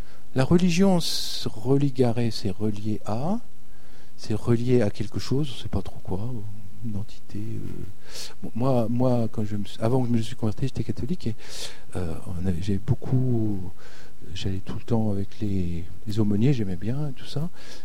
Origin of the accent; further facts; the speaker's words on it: France; Nous, on a du mal parce qu'on est français.